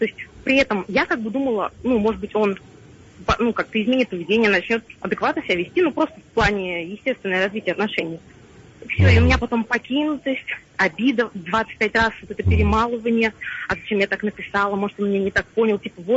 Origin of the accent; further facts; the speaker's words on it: Moscow, Russia; Мне 30 лет, я из Москвы.